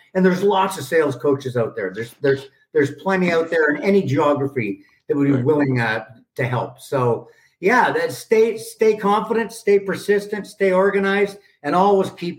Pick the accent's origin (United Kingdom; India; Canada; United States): United Kingdom; Scotland; I'm from Scotland, Lottie.